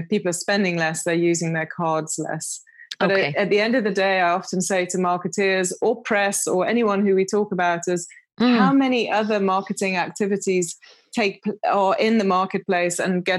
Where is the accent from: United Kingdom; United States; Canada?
United Kingdom; accent: British; now in South Africa; Often confuses people in South Africa because they're expecting a South African accent and I'm very British.